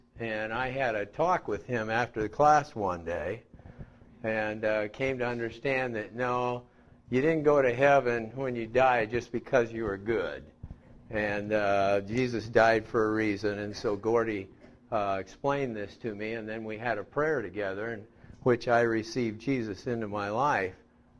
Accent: Seattle, Washington, United States; Yes, I'm from Seattle. This is my old hometown, born here and raised in West Seattle.

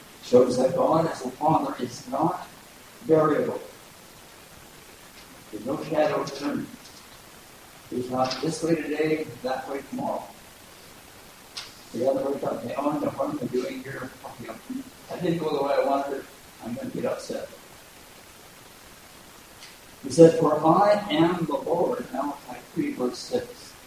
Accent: Canada; I don't have dual citizenship, but I'm Canadian.

